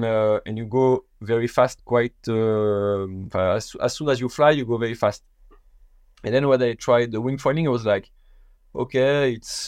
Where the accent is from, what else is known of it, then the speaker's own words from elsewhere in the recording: La Torche, Brittany, France; I grew up in La Torche. Maybe most of the people who have a windsurf background know La Torche. It is a famous spot in Brittany, so northwest France.